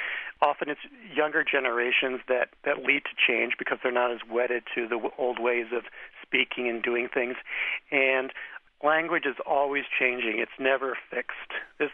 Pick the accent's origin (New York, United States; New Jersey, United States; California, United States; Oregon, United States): New Jersey, United States; you mentioned you're from New Jersey, I'm from New Jersey also